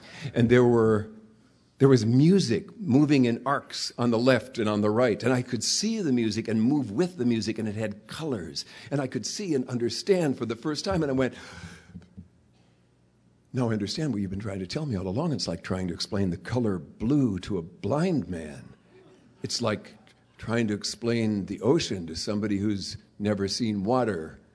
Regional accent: Jamestown, North Dakota, United States; I grew up in Jamestown, North Dakota, a little town on the prairie.

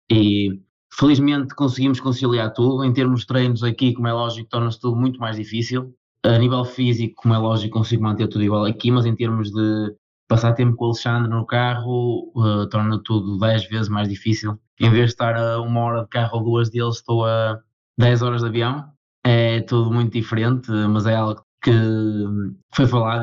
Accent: Guimarães, Norte, Portugal; eu estava a estudar na minha terra em Braga, que eu sou de Guimarães, estava a estudar a 20 minutos de casa

